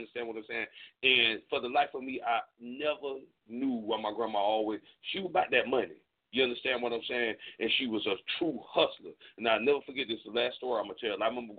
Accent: Florida, United States; Y'all already know I'm from Duval County, Florida.

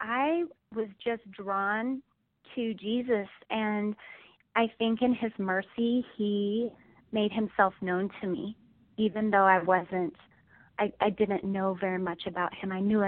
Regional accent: Montana, United States; I grew up in Montana.

